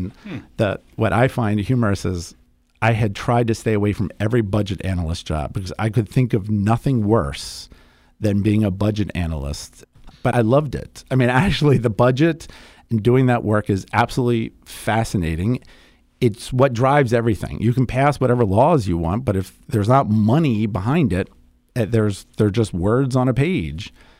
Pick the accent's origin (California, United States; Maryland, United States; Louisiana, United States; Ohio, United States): Maryland, United States; Silver Spring; Yep. I grew up in Silver Spring.